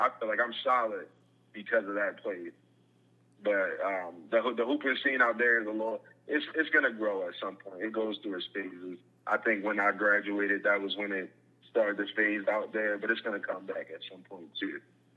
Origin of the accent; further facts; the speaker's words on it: Edgewood, Maryland, United States; now in Baltimore, United States; I don't know why I said I'm from Baltimore. I live in Baltimore. I'm from Edgewood, Maryland.